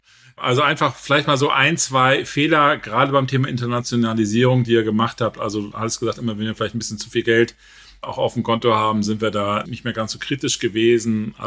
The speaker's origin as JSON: {"language": "German", "region": "Hamburg", "country": "Germany", "said": "Ich komme selber auch aus Hamburg"}